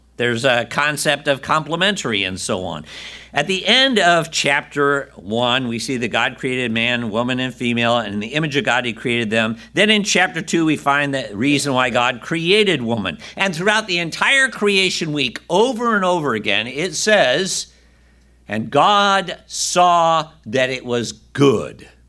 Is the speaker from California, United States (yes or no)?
yes; California, United States; It's kind of like, you know, I grew up in California. We don't even have snow, let alone lake effect snow. So it's interesting living here.